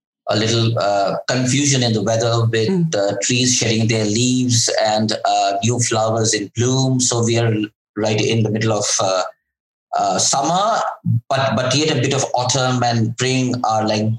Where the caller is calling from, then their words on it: New Delhi, Delhi, India; I'm somewhere in the middle of New Delhi.